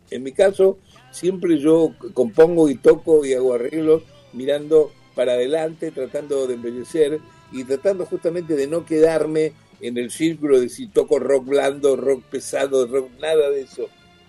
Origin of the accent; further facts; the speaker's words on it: Rosario, Santa Fe, Argentina; yo soy rosarino del interior. Rosario es un lugar que no es propiamente dicho el interior, tampoco quiere ser la capital, tampoco quiere ser Buenos Aires. Soy nieto de piamonteses y de andaluces.